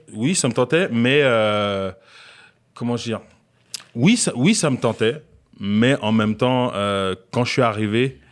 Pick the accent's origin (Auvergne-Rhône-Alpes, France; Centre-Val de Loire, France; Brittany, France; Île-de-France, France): Île-de-France, France; Goussainville; Dans une ville qui s'appelle Goussainville.